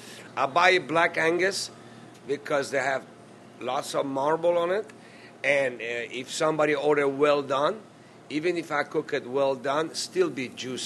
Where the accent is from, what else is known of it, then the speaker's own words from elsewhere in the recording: Iran; now in Albany, United States; I'm from Iran, and I own a Beehive restaurant in Albany, Texas, for 36 years now.